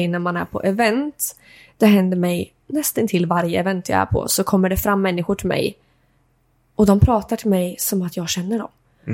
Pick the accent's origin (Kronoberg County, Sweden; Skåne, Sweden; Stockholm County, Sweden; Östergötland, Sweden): Östergötland, Sweden; Mantorp; jag är ju uppvuxen i Mantorp i grunden.